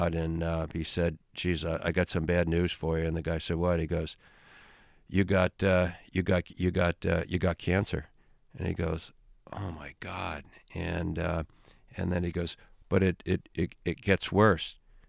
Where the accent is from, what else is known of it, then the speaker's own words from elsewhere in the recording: Ireland; But being the Irish guy, and I might have said this before, and I don't mean to repeat my jokes